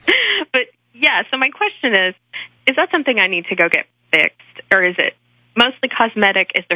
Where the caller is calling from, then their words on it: Fort Worth, Texas, United States; I'm calling from Fort Worth, Texas.